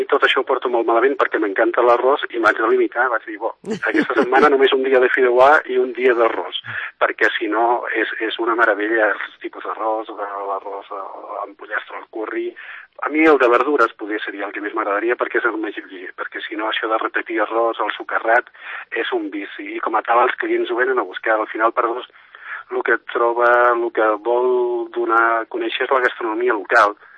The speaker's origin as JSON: {"language": "Catalan", "region": "Catalonia", "country": "Spain", "said": "Això m'ha tocat el tema, perquè vinc de l'Empordà"}